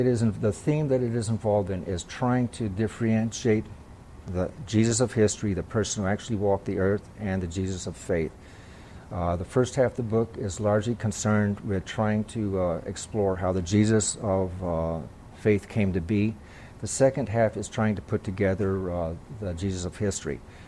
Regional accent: Houston, Texas, United States; If I go back home, I go to Houston, because Houston's my home. I was born here in Texas, so if I go back home, that's where I go back home.

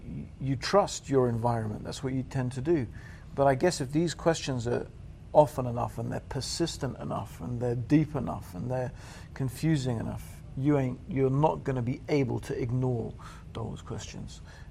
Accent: Tanzania; born there; I was born in Tanzania.

